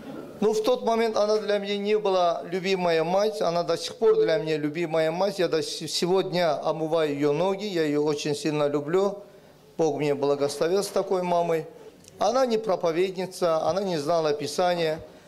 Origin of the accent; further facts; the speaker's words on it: Baku, Azerbaijan; moved away as an adult; now in Nuremberg, Germany; я из Баку, родился, вырос в городе Баку, Азербайджанская республика, и в данный момент живу со своими детьми в городе Нюрнберге